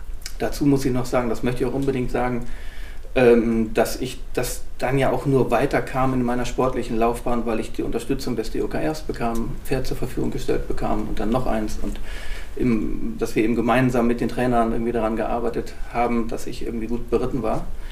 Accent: Schleswig-Holstein, Germany; born there; Geboren bin ich in Schleswig-Holstein

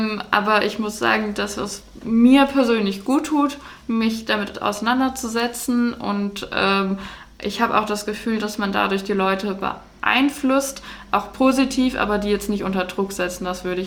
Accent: Freiburg, Baden-Württemberg, Germany; Also ich komme auch aus Freiburg

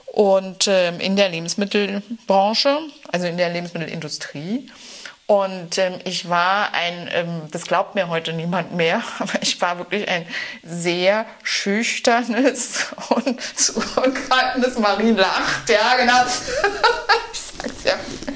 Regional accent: Berlin, Germany; ich bin Berlinerin

